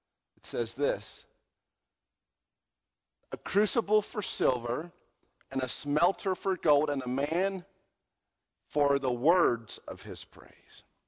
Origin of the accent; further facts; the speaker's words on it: United States; born there; I've been blessed because I was born in America.